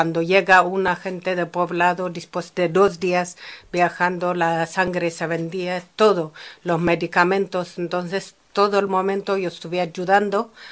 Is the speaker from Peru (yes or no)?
no; Gondar, Amhara, Ethiopia; de Etiopía. Y además antes era la capital de Etiopía y Gondar, con su castillo, con su cultura, es una ciudad muy bonita, es mi ciudad natal.